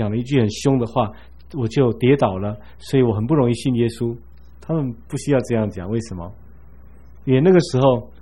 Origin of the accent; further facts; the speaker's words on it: China; 这个驴对我们中国人来讲，那个字本身就是一个形容词